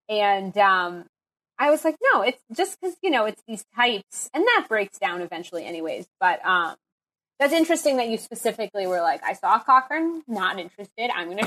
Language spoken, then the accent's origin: English; Boston, Massachusetts, United States; Like, we are both from Boston. We literally are from like a couple towns over.